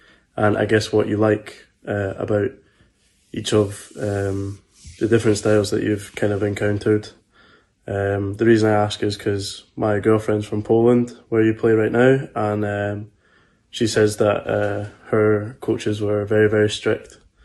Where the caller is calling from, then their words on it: Scotland, United Kingdom; I'm from Scotland.